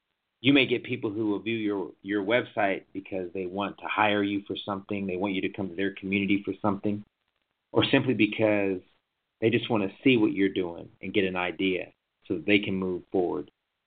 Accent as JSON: {"language": "English", "town": "New Town", "region": "North Dakota", "country": "United States", "tie": "born or raised there", "also_born_or_lived": "Oklahoma", "said": "Oklahoma boy is going to come up there, you know, bring my crazy accent. I want to give a shout out to everybody back in Newtown, North Dakota, my hometown, 3 affiliated tribe."}